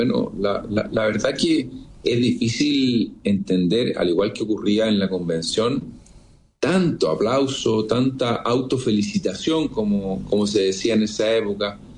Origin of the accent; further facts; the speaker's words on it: Chile; como muchos chilenos